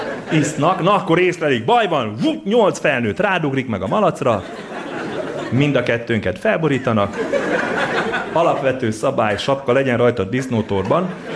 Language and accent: Hungarian; Debrecen, Hajdú-Bihar, Hungary; Debrecenből jöttem, ami egy alföldi város, kevés heggyel, kevés téli sport lehetőséggel.